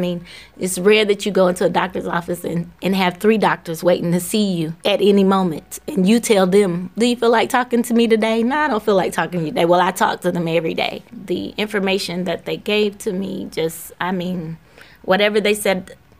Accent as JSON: {"language": "English", "town": "Atlanta", "region": "Georgia", "country": "United States", "said": "Atlanta, Georgia."}